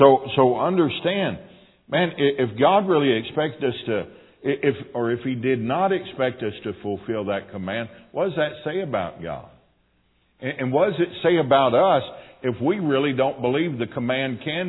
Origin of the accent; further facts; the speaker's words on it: Texas, United States; Now again, I'm a Texan. Everything's big down there.